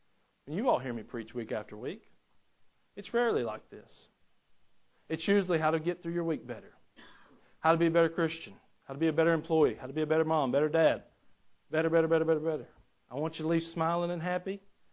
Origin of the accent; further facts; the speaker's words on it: Gainesville, Georgia, United States; now in Nashville, United States; I'm from Gainesville, Georgia. I knew there was a Nashville, but I never intended to go there.